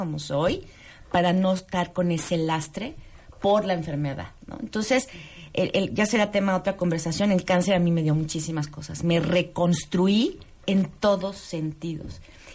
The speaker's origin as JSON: {"language": "Spanish", "country": "Mexico", "said": "soy mexicana, en una cultura latina, pues, machista en ese sentido."}